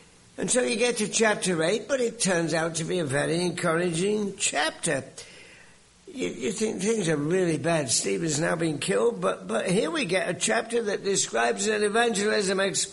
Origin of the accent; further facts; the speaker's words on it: England, United Kingdom; now in United States; I've been here for many years. Before most of you were born, I came over from Britain, but the accent remains. And one thing that remains for an Englishman is, having grown up in England